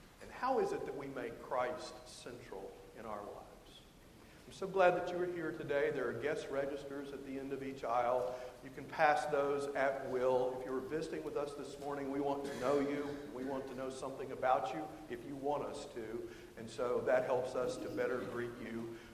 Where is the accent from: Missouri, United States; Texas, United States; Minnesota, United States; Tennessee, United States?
Texas, United States; You know, I'm from Texas, and rebooting to me means something that probably doesn't mean to you.